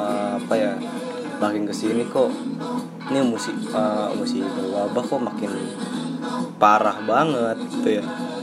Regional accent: Tangerang, Banten, Indonesia; Gue biasanya kalau tahun baru kan, gue ke Tangerang ya. Gue asli Tangerang.

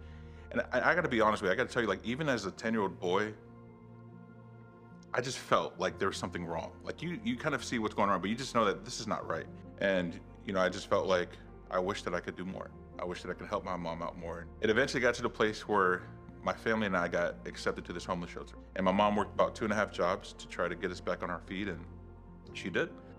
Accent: North Carolina, United States; I grew up in North Carolina. I'm one of five kids

